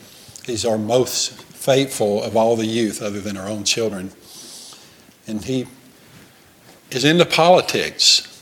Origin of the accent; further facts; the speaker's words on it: Alabama, United States; accent: Southern; now in Germany; I mean, they do know that I'm from Alabama, but they just see it as an English accent. People here say, well, how can you speak German with a Southern accent?